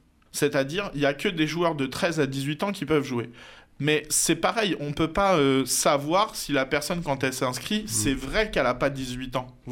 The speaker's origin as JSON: {"language": "French", "region": "Normandy", "country": "France", "said": "je suis normand, j'aime la Normandie. Je l'ai quitté, je l'ai regretté, je suis revenu"}